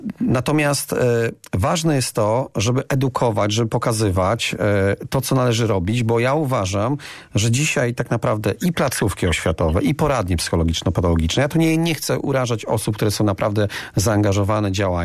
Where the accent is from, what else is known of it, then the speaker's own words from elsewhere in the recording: Wałcz, West Pomeranian Voivodeship, Poland; bo ja pochodzę z Wałcza.